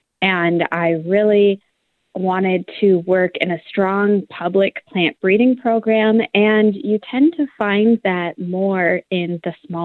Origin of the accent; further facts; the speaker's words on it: Iowa, United States; I'm from Iowa. I grew up in the middle of corn and soybean fields